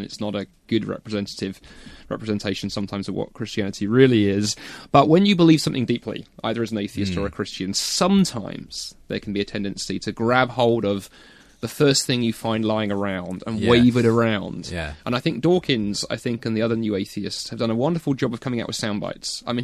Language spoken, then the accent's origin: English; United Kingdom; because being British, we like to be a little bit iconoclastic